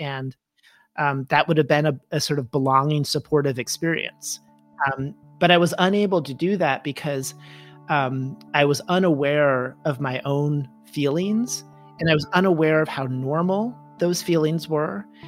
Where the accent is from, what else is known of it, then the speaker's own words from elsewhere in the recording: Michigan, United States; So I was brought up in Michigan, and I went to college in California at Stanford.